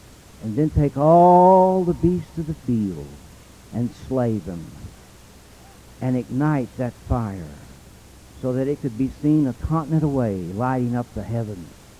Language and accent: English; Moore, Oklahoma, United States; I was born out in Oklahoma. Kathy was born in the same town I was born in Oklahoma City, and we moved out east of a little town called Moore, Oklahoma, out in the country.